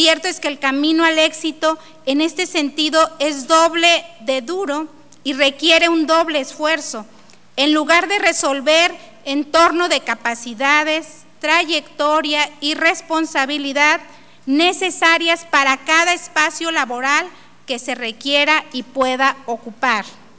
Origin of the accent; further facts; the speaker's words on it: Mexico; como ciudadanos, como gobernantes, como mexicanos.